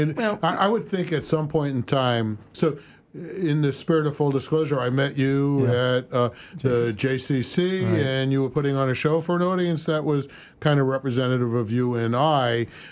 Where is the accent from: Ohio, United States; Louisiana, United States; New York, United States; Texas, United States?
New York, United States; because I come from Long Island